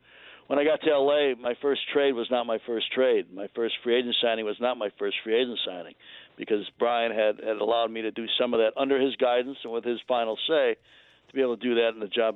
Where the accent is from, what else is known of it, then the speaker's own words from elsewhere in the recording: Chicago, Illinois, United States; moved away as an adult; also born or lived in Philadelphia; I was in my mid-20s, and I grew up in Chicago, as you say, and then I moved to Philadelphia, and I was covering the National Hockey League, the Philadelphia Flyers.